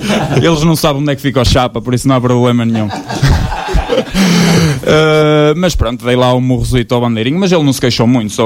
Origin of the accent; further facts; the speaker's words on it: Alvarenga, Aveiro, Portugal; E achei por bem ir ver o jogo da minha terra. E movimentou muita gente também, e eu não podia ficar de fora.